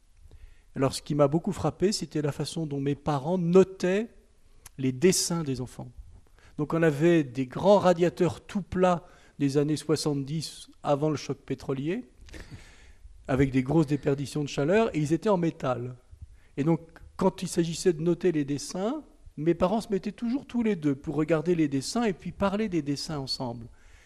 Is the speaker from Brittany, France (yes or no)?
no; Normandy, France; je ne suis pas Mayennais d'origine, puisque je suis né en Basse-Normandie, dans l'Orne. Et c'est là que j'ai passé mon enfance, dans une petite école d'une petite commune de 1000 habitants, commune rurale, à côté de Bagnoles de l'Orne, juste à la limite de la Mayenne.